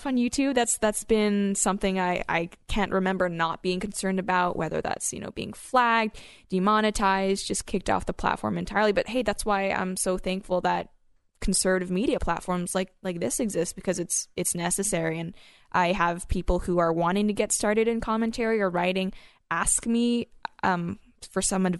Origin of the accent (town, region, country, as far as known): Hong Kong; born or raised there